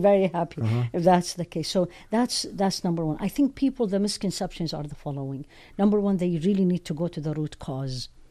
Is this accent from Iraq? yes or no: yes; Iraq; I grew up in Iraq.